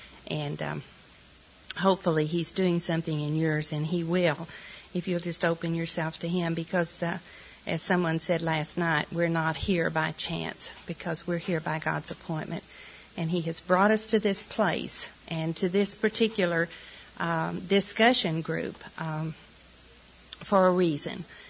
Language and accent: English; Wichita Falls, Texas, United States; We're from Wichita Falls, Texas.